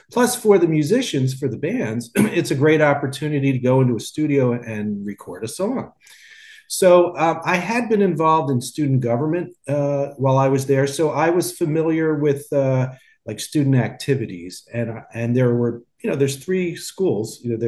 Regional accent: Philadelphia, Pennsylvania, United States; So I am in Philadelphia. I live in Philly, and I'm from the Philadelphia area.

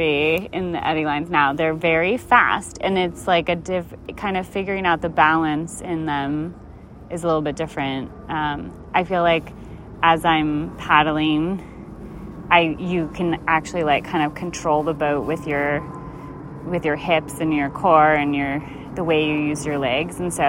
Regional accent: New York, United States; I'm from New York and Rachel's from Atlanta or from Macon in Georgia.

